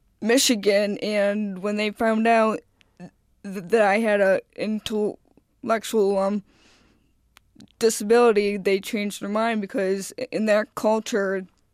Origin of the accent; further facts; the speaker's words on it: Mumbai, Maharashtra, India; born there; I was born in Bombay, India, and I was placed in a orphanage by Mother Teresa